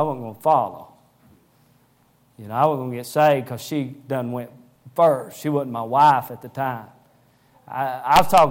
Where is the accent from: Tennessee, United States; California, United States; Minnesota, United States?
Tennessee, United States; Now, I'm from Tennessee